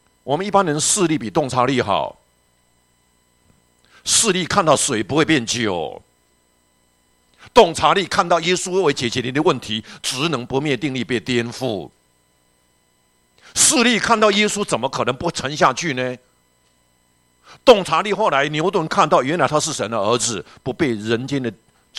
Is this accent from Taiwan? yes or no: yes; Houbi, Tainan, Taiwan; 我是南部台南后壁长大的，我家就在乌树林糖厂旁边